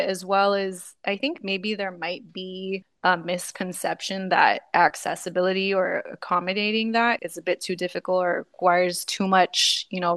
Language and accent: English; United States; now in Barbados; And I'm again from the States, so I'm used to this kind of thing being normalized and enforced by like laws and policies.